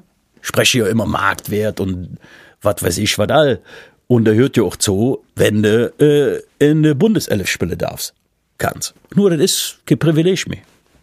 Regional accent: Germany; da sind wir Deutsche

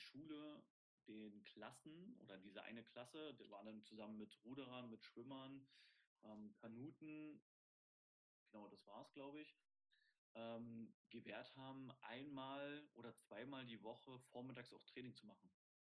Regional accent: Schwedt, Brandenburg, Germany; erstmal habe ich ja in Schwedoda angefangen, das ist meine Heimatstadt, und da habe ich dann mit 8 Jahren den Sport angefangen

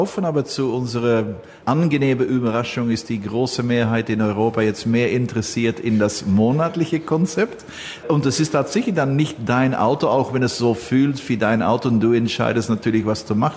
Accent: Belgium; ich bin Belgier

